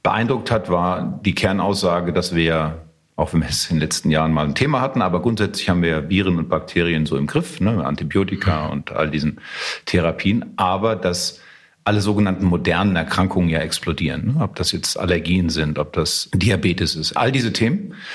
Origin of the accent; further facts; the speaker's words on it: Frankfurt, Hesse, Germany; Ich komme aus Frankfurt. Familie kommt aus Griechenland